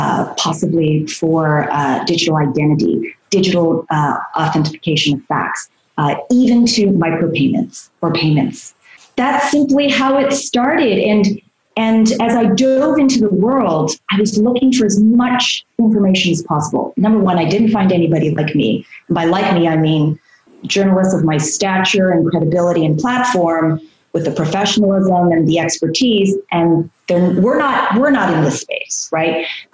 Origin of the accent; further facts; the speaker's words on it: Toronto, Ontario, Canada; also born or lived in Hong Kong; Look, I was born in Hong Kong, but I was raised in Canada. I was 2 years old when our family moved to Toronto, Canada.